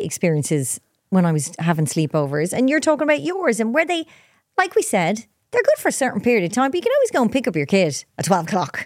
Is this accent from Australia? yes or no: no; Ireland; We met in Africa. She's English. I'm Irish.